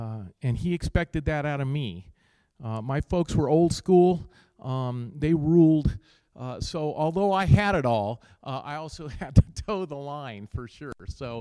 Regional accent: Boulder, Colorado, United States; Rick and I grew up together in Boulder. We went to KC together in Boulder High.

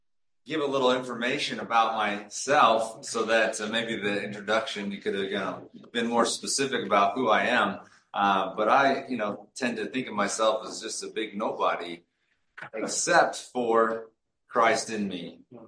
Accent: Seattle, Washington, United States; I grew up in the Northwest in Seattle

